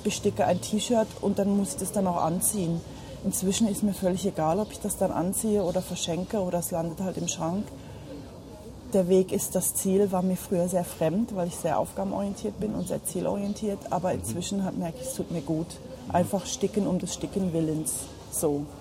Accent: Germany; now in Basel, Switzerland; ich bin 41 Jahre alt, ich wohne in Basel in der Schweiz seit schon 16 Jahren jetzt, bin eigentlich Deutsche und in Basel hängen geblieben

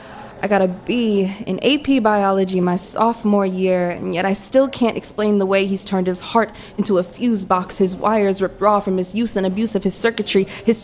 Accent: Washington, District of Columbia, United States; also born or lived in Prince George's County; So I'm from Washington, D.C. Washington, D.C. and PG, I kind of fluctuate between the two.

